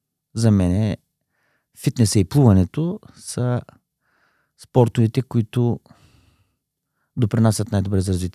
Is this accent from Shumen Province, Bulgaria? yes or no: yes; Veliki Preslav, Shumen Province, Bulgaria; съм от Велики Преслав. Баща съм на две дъщери, учител по професия, но предприемач по душа.